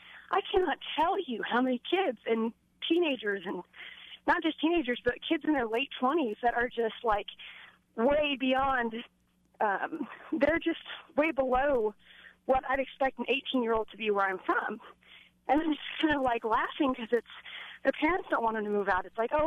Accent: Nashville, Tennessee, United States; now in Kansas City area, United States; I'm not from here. I'm from Nashville and in the South

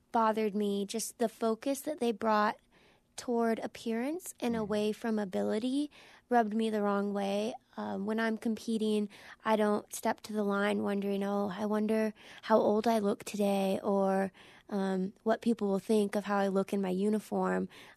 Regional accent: Kenai, Alaska, United States; So I grew up in Kenai, Alaska. It's south central, and it's close to a lot of other towns, but Kenai and Kenai High School is where I kind of identify with.

